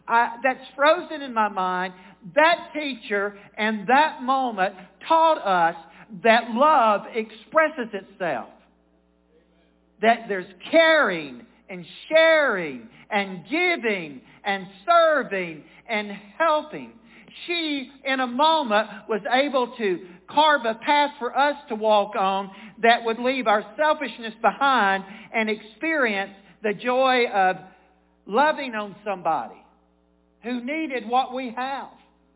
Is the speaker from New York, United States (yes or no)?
no; Brilliant, Ohio, United States; Yes, I'm from Brilliant.